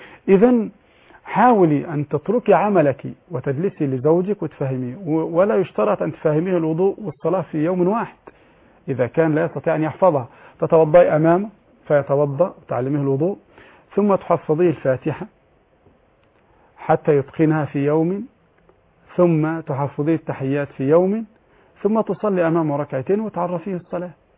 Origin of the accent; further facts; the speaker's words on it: Egypt; البنوك الإسلامية عندنا في البنوك عندنا في مصر عموما تنقسم إلى 3 أقسام